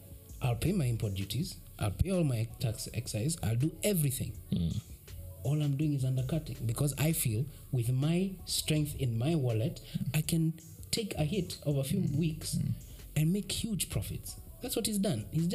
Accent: Kenya; See, the issue is, I, as a Kenyan trader, I go to China

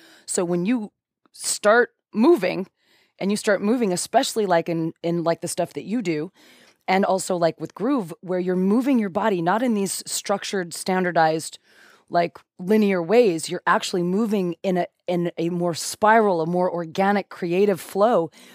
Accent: United States; And that's what it has to be for me because, you know, I'm American. I want results.

